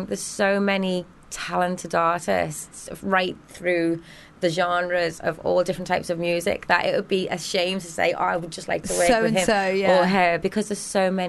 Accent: Liverpool, North West England, United Kingdom; But Liverpool was just always thriving with lots of musicians. So it was great. But I was only young.

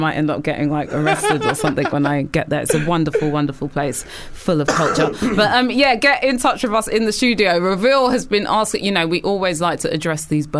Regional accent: United Kingdom; But I think, like, obviously, we love to complain as British people.

